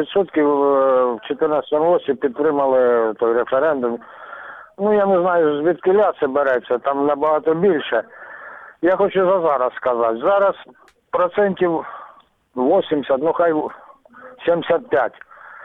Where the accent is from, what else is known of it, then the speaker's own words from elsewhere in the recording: Luhansk Oblast, Ukraine; Луганщина.